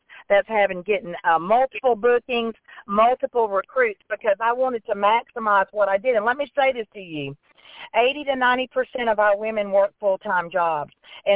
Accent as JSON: {"language": "English", "region": "Georgia", "country": "United States", "said": "I'm from South Georgia"}